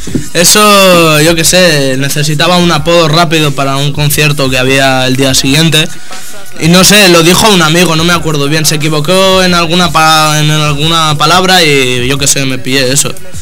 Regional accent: Barcelona, Catalonia, Spain; born there; tengo 17 años y nací en Barcelona.

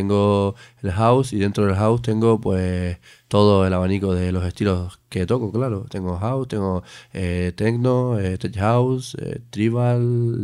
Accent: Canary Islands, Spain; yo soy de Gran Canaria, ¿vale?

